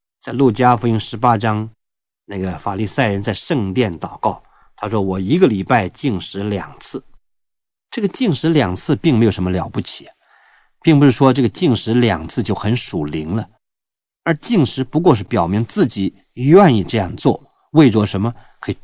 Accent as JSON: {"language": "Chinese", "country": "China", "said": "好像我们中国人讲的面有菜色"}